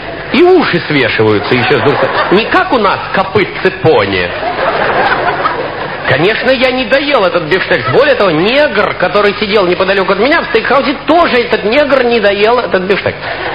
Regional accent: Russia; он спросил, откуда мы. Я говорю, из России.

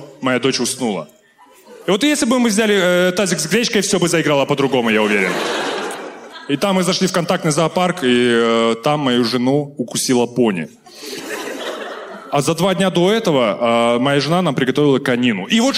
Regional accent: Stepnogorsk, Akmola Region, Kazakhstan; В моем родном городе, Степногорске, нет таких воспитательниц.

